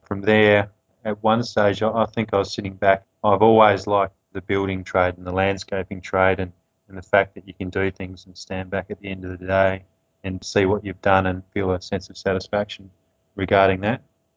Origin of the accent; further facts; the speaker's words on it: Adelaide, South Australia, Australia; I grew up in Adelaide, which is in South Australia, and I grew up in the Adelaide Hills, which is probably about 20 minutes out of the CBD, and it's just on the border of the city.